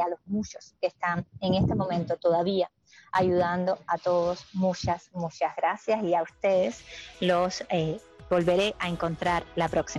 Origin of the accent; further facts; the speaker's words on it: Cuba; No somos los cubanos que queremos ayudar a los cubanos los que vamos a poner los obstáculos.